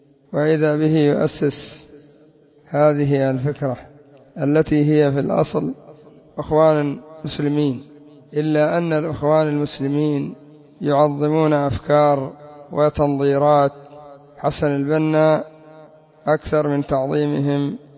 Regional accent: Yemen; وعندنا في اليمن أنشأوا مجلة

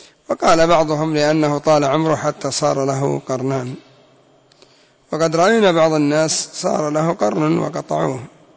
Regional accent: Yemen; حتى عندنا في اليمن يقولون زبرة

